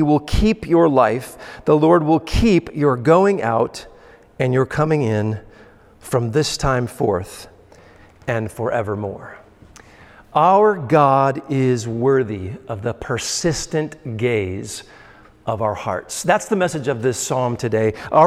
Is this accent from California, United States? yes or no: yes; California, United States; now in Illinois, United States; I'm from California prior to Illinois